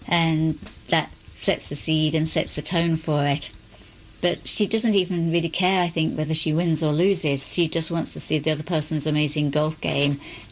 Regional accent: England, United Kingdom; I'm English.

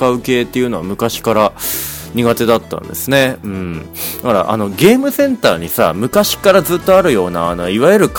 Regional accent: Sapporo, Hokkaido, Japan; 札幌に僕ずっと住んでたから、生まれてから今年の3月までずっと生まれも育ちも札幌市だった

